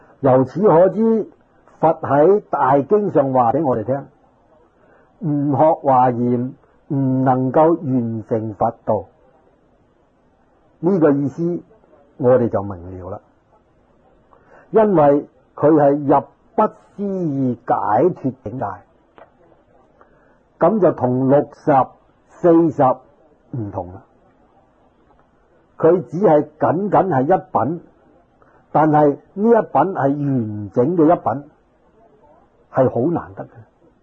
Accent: China; 我们中国人喜欢简单

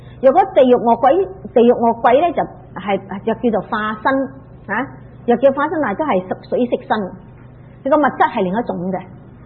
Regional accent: China; 我哋中国人冇呢啲噶嘛，系嘛？我哋中国人冇所谓色界、无色界呢啲嘢。

